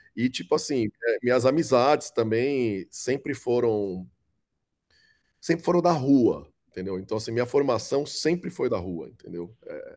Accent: São Paulo, Brazil; nasci e cresci em São Paulo. Minha família é tipo classe média, normal, sem muita grana

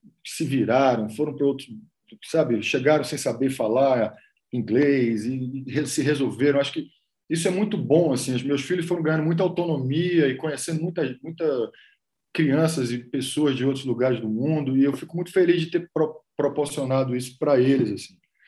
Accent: Salvador, Bahia, Brazil; born there; also born or lived in Nova Rodelas / Colombia / Los Angeles; Eu nasci em Salvador, mas tem uma relação muito, muito profunda com o sertão da Bahia.

